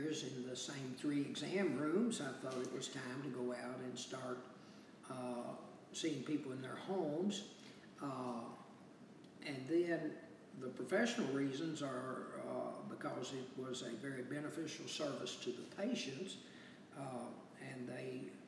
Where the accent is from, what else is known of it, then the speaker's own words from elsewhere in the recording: Bowling Green, Kentucky, United States; I'm from Bowling Green, and I graduated from Bowling Green High in 1969